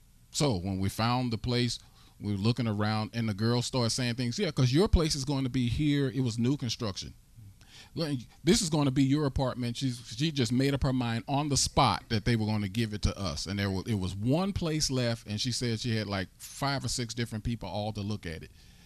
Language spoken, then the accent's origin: English; St. Louis, Missouri, United States; now in Harrisburg, United States; Turns out she's from Kansas City, Missouri. We're from St. Louis, Missouri.